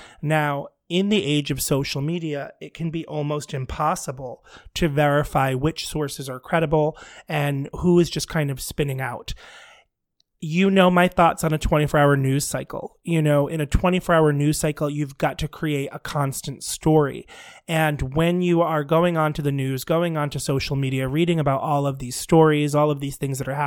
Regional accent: New York, United States; I will tell you, as a New Yorker, I am someone who thinks very little sometimes about my health.

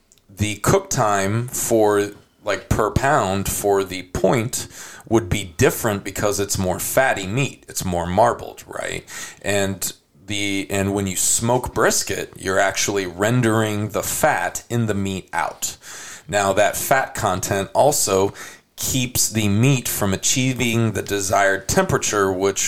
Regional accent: San Antonio, Texas, United States; because Bollner's I grew up with in San Antonio.

